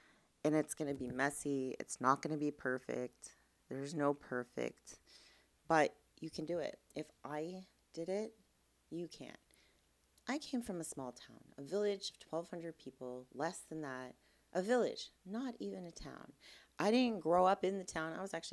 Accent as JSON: {"language": "English", "town": "Plaster Rock", "region": "New Brunswick", "country": "Canada", "tie": "born or raised there", "said": "And a lot of that happens in my hometown, Plaster Rock. Shout out Plaster Rock, New Brunswick. Is that you grow up and you never leave. You work at the Irving, you work in the woods, you plant trees."}